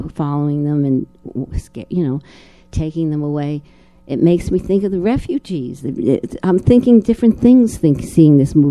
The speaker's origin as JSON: {"language": "English", "region": "New Jersey", "country": "United States", "tie": "born or raised there", "said": "No, I grew up in New Jersey."}